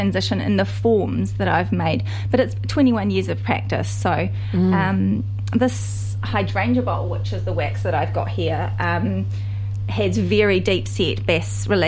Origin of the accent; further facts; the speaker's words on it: Coromandel Peninsula, Waikato, New Zealand; because I'm from the Coromandel Peninsula.